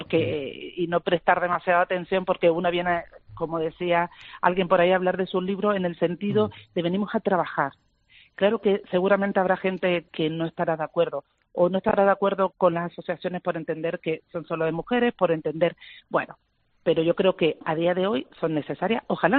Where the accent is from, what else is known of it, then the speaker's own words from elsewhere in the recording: Las Palmas, Canary Islands, Spain; moved away as an adult; yo nací en Las Palmas, me formé en Las Palmas, pero llevo toda mi vida ejerciendo fuera de la isla